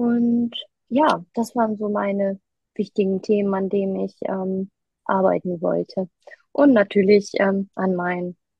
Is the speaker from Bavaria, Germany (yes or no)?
no; Düsseldorf, North Rhine-Westphalia, Germany; Ich komme aus Düsseldorf und bin 33 Jahre alt.